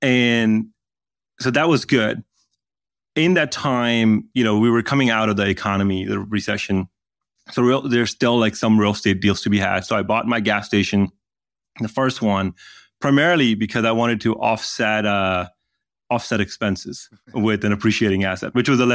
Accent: Pakistan; Because, I mean, that's how I grew up in Pakistan.

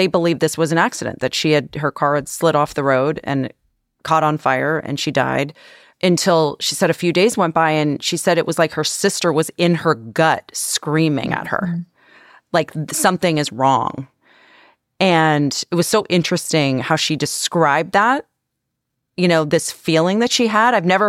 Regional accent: Barrie, Ontario, Canada; that was the station that I worked at, an hour from my hometown in Barrie, Ontario.

